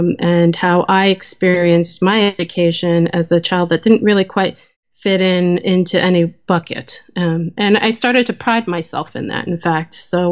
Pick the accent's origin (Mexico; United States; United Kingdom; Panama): United States; New Jersey; And I grew up moving around a lot because of my father's job as a Methodist pastor. And growing up in New Jersey in the 1980s was an interesting time as an Asian American